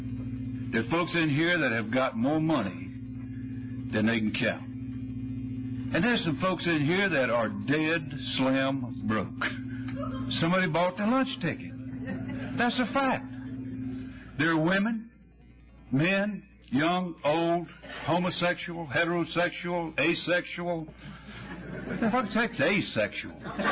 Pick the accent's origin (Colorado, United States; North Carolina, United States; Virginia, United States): North Carolina, United States; Here I am from North Carolina, fellowshipping, breaking bread, sharing with fellow alcoholics in Washington, D.C.